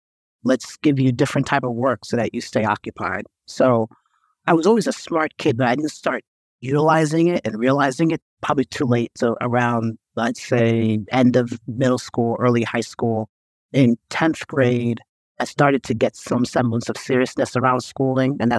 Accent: New York, United States; So I grew up in New York, luckily, because if I was born and raised in Haiti, my total life would be totally different. So luckily I was born on these shores, land of the free

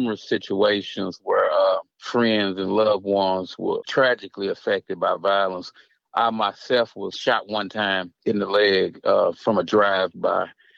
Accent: Dallas, Texas, United States; I'm from East Dallas, that neighborhood is rough

